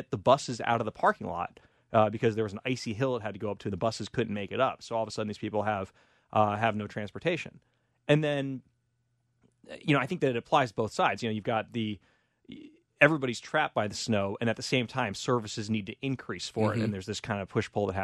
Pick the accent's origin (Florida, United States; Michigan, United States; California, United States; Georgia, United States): California, United States; I'm Californian.